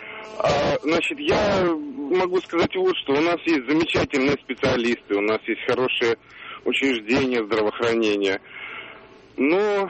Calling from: Moscow, Russia; А я из Москвы звоню, но вот как раз на работу еду.

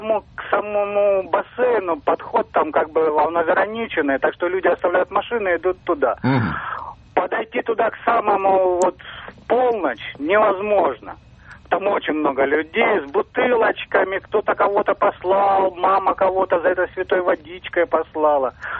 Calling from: Rostov-on-Don, Rostov Oblast, Russia; Ростов-на-Дону.

